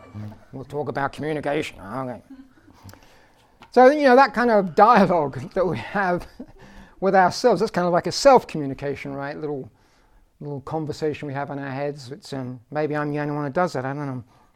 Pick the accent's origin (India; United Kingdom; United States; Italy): United Kingdom; England; I am from England. Raise your hand if you detected an accent.